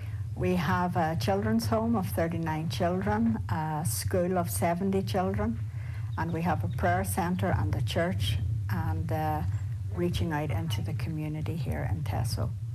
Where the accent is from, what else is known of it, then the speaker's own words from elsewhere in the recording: Belfast, Northern Ireland, United Kingdom; I come from Northern Ireland, Belfast